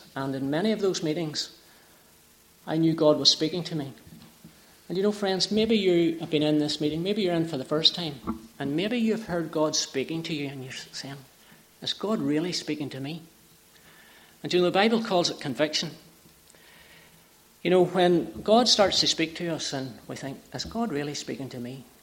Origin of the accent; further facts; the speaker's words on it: Northern Ireland, United Kingdom; I was brought up in the McCoskin area. As I say, I left school at 16.